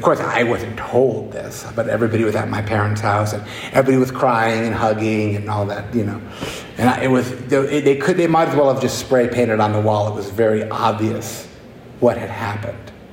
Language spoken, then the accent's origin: English; New Hampshire, United States; I grew up in New Hampshire, Southern New Hampshire.